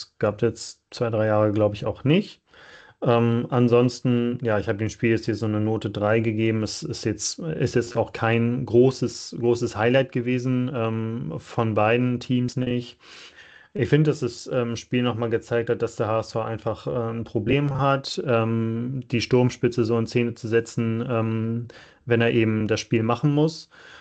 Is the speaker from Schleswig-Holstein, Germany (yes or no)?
yes; Schleswig-Holstein, Germany; als Schleswig-Holsteiner Flash spielt das auch so ein bisschen mit rein